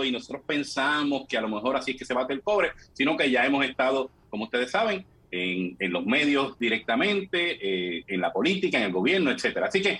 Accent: Corozal, Puerto Rico; he estado hasta en lo que no existe, dice mi gente acá en mi pueblo de Corozal.

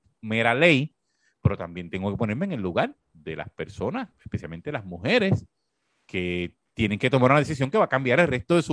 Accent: Puerto Rico; Y para mí, como puertorriqueño, no me da ninguna gracia que ella nos represente.

